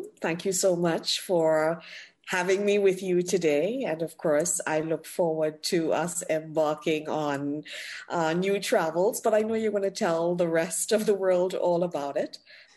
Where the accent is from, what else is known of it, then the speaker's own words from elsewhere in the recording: Trinidad & Tobago; also born or lived in Antigua; My mother's Antiguan. My father's Trinidadian. I was born in Antigua, but I lived practically all of my life in Trinidad and Tobago. So I think for me, I have the best of both worlds. So I call myself a Trintigan